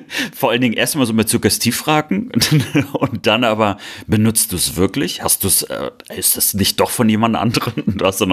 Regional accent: Cologne, North Rhine-Westphalia, Germany; Also ich bin ja als Kölner, muss ich ja im Prinzip einer Tradition ja hier gehorchen, die ich aber trotzdem nicht mag.

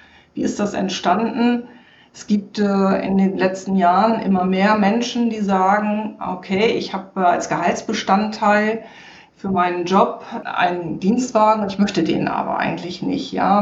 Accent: Northern Germany, Germany; Moin Moin, rufe ich einfach mal zurück. Ich bin ja Norddeutsche, also passt zu meinem Wortschatz.

